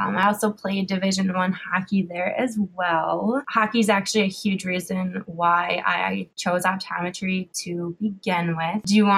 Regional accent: Lakeville, Minnesota, United States; I'm actually from Lakeville, Minnesota. I'm 25 years old.

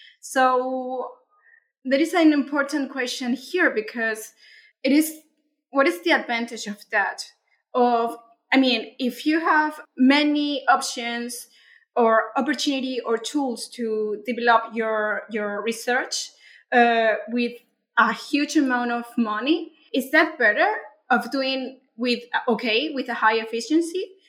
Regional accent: Venezuela; English is a second language; I am from Venezuela. So there, doing science there is quite difficult

